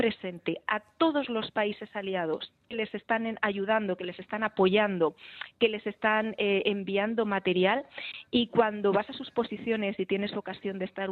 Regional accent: Spain; me preguntan de qué nacionalidad soy, les digo que soy española

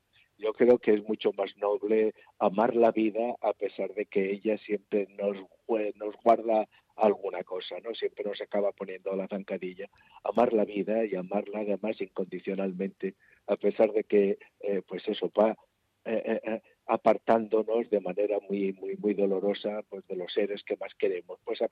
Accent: Navarre, Spain; yo como soy un navarro y siempre ejerzo de tal

